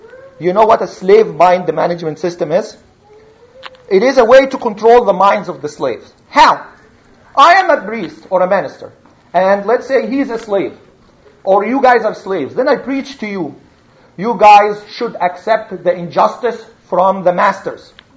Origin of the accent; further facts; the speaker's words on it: Egypt; I am from Egypt.